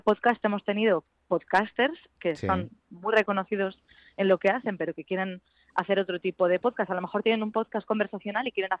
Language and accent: Spanish; Spain; yo soy española